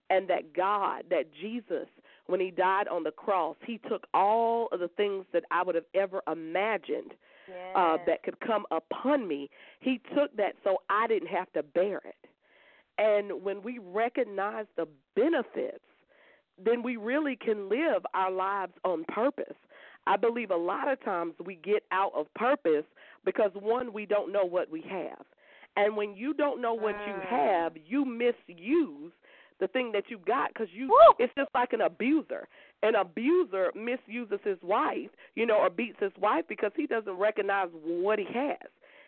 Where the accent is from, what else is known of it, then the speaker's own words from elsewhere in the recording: Columbia, South Carolina, United States; I'm from Columbia, South Carolina